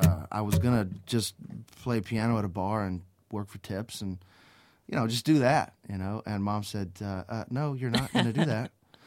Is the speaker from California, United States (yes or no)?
no; Houston, Texas, United States; now in Nashville, United States; No, I'm from Houston, Texas.